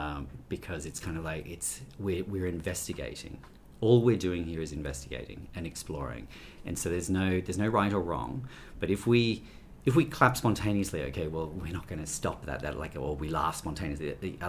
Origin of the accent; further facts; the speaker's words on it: Australia; You know, I really miss when I'm away from Australia, I'd miss our landscapes